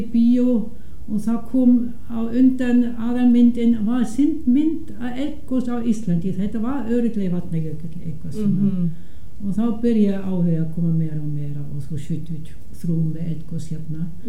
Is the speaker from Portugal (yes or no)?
no; Stuttgart, Baden-Württemberg, Germany; Icelandic is a second language; now in Iceland; Já, ég ólst upp í Stuttgart, Suður Þýskalandi, svona stærri borg, halva miljón íbúa.